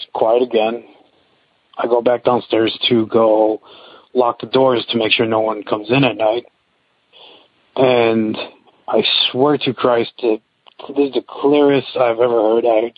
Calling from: Chicago, Illinois, United States; I'm calling from Chicago, Illinois.

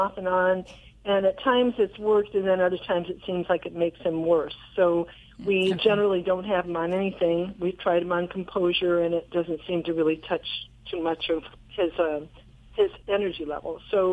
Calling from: Harrisville, Michigan, United States; Harrisville, Michigan.

